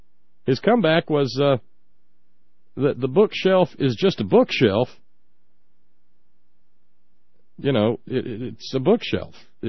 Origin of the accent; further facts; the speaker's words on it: the South, United States; That's because I'm a Southerner, and I know that it's Wachita.